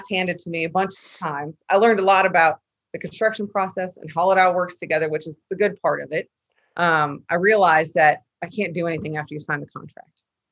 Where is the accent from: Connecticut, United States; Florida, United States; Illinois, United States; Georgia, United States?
Illinois, United States; I'm originally from Northern Illinois. I grew up there